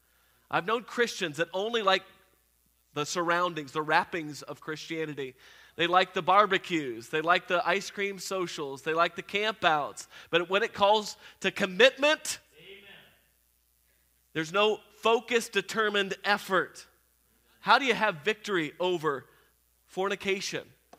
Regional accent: Houston, Texas, United States; I grew up in Houston, where our team had just won back-to-back championships.

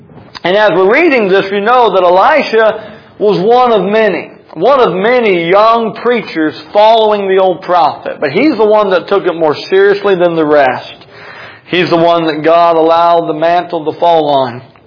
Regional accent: North Carolina, United States; I'm from North Carolina. Oil is what y'all call oil. I can't help it. It's oil. I try sometimes on purpose to say oil. I just can't do it.

